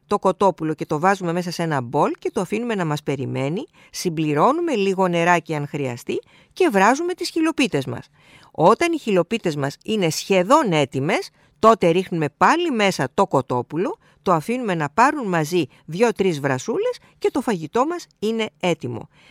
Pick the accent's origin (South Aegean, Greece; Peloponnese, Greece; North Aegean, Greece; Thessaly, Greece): Peloponnese, Greece; το οποίο εγώ έμαθα να το φτιάχνω από την ιδιαίτερη πατρίδα μου, την Αρκαδία